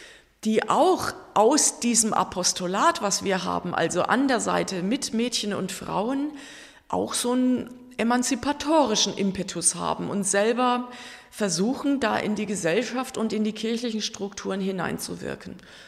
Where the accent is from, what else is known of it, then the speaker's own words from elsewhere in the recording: Germany; Also ich war wirklich isoliert von meiner Heimat. Also damals gab es noch kein Internet, kein Skype. Ich war 700 Kilometer von der nächsten Hauptstadt entfernt, wo es das nächste Telefon gegeben hätte. Also ich konnte auch in den 10 Monaten nur 4-mal in Deutschland anrufen bei meinen Eltern.